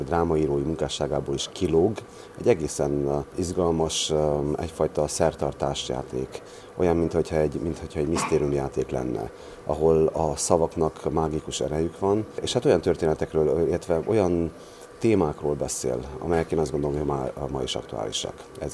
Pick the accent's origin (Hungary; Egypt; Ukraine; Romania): Romania; Transylvania; ő is székely, én is végmeddig székely vagyok.